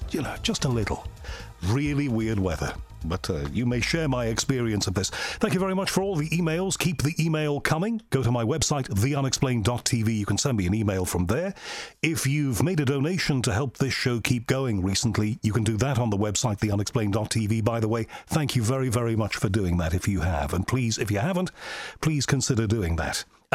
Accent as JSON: {"language": "English", "country": "United Kingdom", "said": "speaking as one Brit to another Brit, why did you leave us?"}